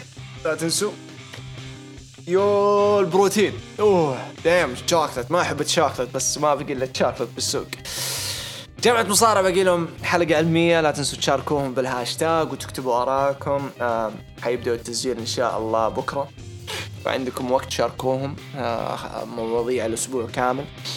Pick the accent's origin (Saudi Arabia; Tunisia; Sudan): Saudi Arabia; آخر مباراة للعصابة كانت عندنا في السعودية